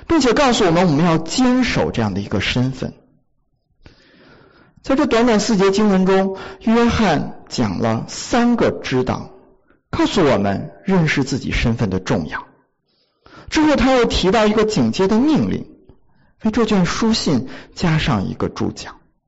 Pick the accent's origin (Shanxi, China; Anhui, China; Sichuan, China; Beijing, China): Beijing, China; 我是从北京来的，北京的高考录取分数和山东的高考录取分数就是很不一样的。